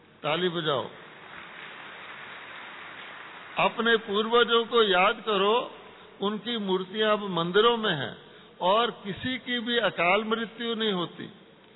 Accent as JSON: {"language": "Hindi", "region": "Delhi", "country": "India", "said": "मैं दिल्ली का रहने वाला हूँ"}